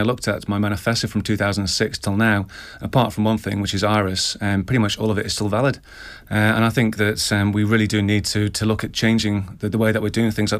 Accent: Onchan, Isle of Man; now in Peel, Isle of Man; I'm actually from Onchan.

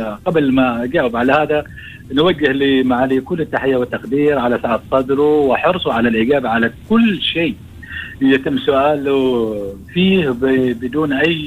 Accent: Oman; نحن أصلا كعمانيين

